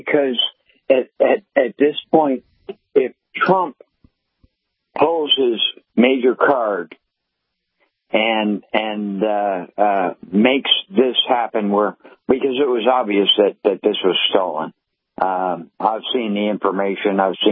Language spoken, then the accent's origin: English; Vermont, United States; also born or lived in New Hampshire; now in Texarkana, United States; Raised in Vermont and from New Hampshire and moved down here.